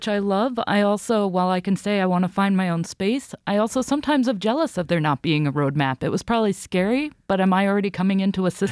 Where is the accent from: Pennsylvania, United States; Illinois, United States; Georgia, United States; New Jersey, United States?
New Jersey, United States; I grew up in New Jersey listening to With Heart and Voice with Richard Gladwell.